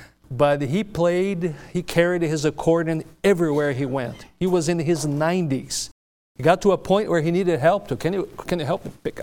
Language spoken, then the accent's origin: English; Brazil; English is a second language; So it brought me good memories from my home state and in Brazil